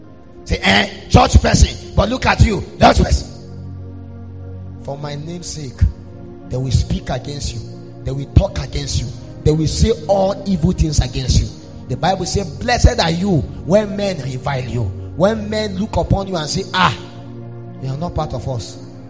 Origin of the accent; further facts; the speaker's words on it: Zaria, Kaduna State, Nigeria; I came from Zaria.